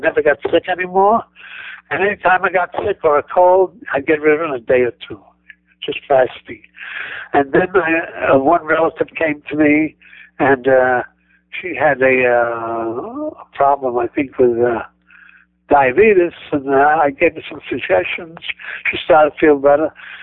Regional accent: New York City, New York, United States; She said, you're not from Buffalo, are you? I said, no, I'm from New York City.

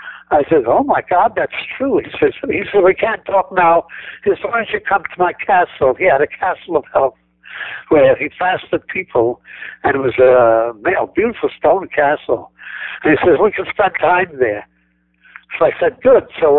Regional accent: New York City, New York, United States; She said, you're not from Buffalo, are you? I said, no, I'm from New York City.

